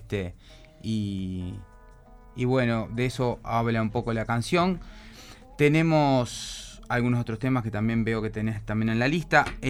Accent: Paysandú, Uruguay; Yo recuerdo, por ejemplo, de estar de niño jugando en Paysandú.

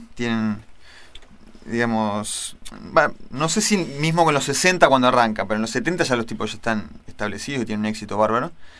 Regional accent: Montevideo, Uruguay; forma parte de mi vida, de mi barrio. Yo soy de Nuevo París

